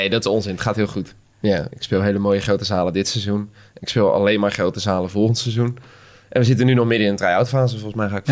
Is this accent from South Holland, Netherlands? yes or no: yes; Schipluiden, South Holland, Netherlands; Ik kom uit een vrij klein dorp. Ik kom uit Schipluiden.